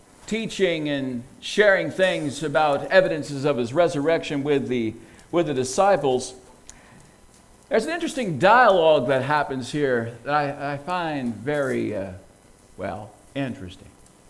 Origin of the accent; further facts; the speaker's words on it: New York, United States; You know, I grew up in New York State, and I've been to New York City, a dozen or so times